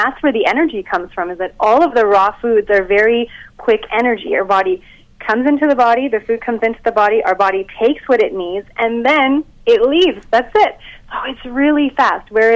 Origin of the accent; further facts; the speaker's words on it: Alberta, Canada; I mean, I grew up in Alberta, and it was the furthest thing from the lifestyle that I'm leading now